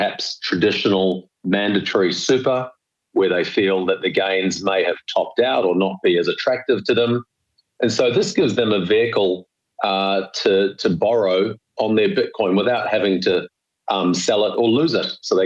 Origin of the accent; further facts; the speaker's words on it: New Zealand; As a Kiwi, I'm seeing a lot of chatter from across the ditch saying, come and relocate to New Zealand